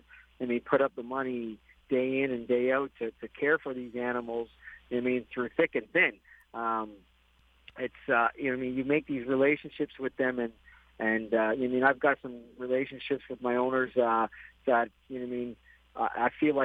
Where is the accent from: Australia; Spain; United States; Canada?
Canada; Growing up in Canada, it's the race that everybody kind of wants to win.